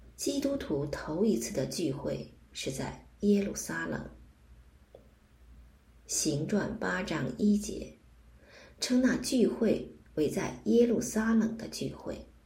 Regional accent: Yantai, Shandong, China; 我在中国烟台市长大，在烟台有英国的教会。

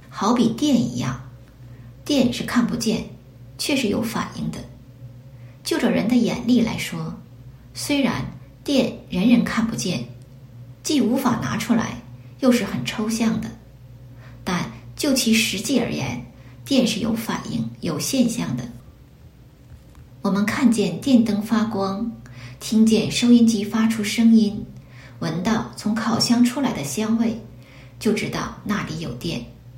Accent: northern China, China; accent: northern; 因为我说话北腔北调，是一个道道地地的北方人

